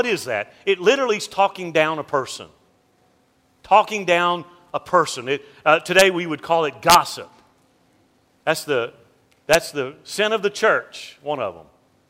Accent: Mobile, Alabama, United States; You know, growing up in Mobile, having family that was in the seafood industry, I love the water.

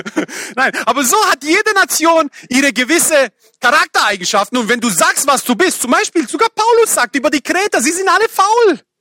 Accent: Germany; ich sage, ich bin Kroate, komme aus Deutschland, aber die denken, ich bin Deutscher, okay?

